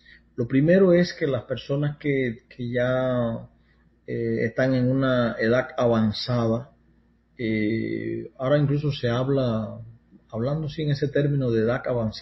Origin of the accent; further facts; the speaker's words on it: Cuba; moved away; soy cubano y me fui de allá hace muchos años, alrededor de unos 20 y tantos años